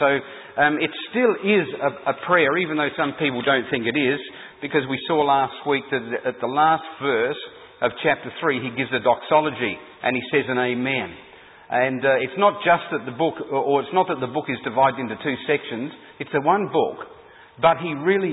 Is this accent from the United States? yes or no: no; Adelaide, South Australia, Australia; But I'm from Adelaide, so you'll have to bear with me with wrath.